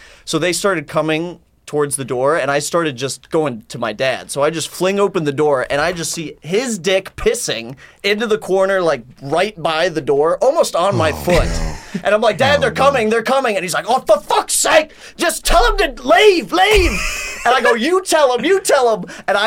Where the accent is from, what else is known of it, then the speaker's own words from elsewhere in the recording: Minneapolis, Minnesota, United States; Me and my dad, I grew up in Minneapolis, and we had twin season tickets.